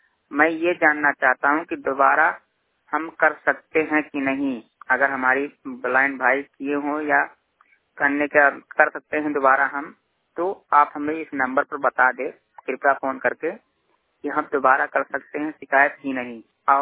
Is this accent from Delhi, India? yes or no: no; Basti, Uttar Pradesh, India; मैं जिला बस्ती का रहने वाला हूँ उत्तर प्रदेश